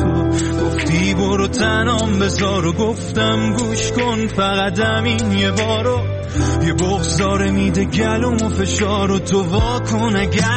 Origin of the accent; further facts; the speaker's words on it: North, Iran; خودم شمالیم.